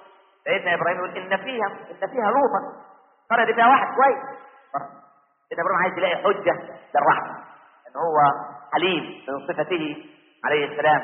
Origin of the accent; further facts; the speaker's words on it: Egypt; عشان احنا ما كناش كمصريين نتقي الله في دولتنا